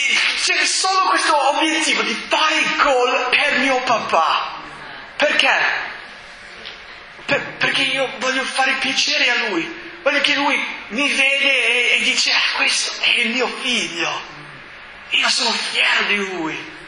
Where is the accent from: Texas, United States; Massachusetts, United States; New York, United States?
Massachusetts, United States; Boston; io non ho questa scusa perché io sono cresciuto a Boston, no, dove non ci sono fiumi